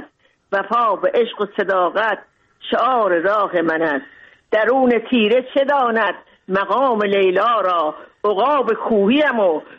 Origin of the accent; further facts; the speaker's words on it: Mashhad, Razavi Khorasan, Iran; moved away as an adult; also born or lived in Moscow; now in Tajikistan; بزرگ شدم، در مشهد بزرگ، در مشهد درس خوندم، بزرگ شدم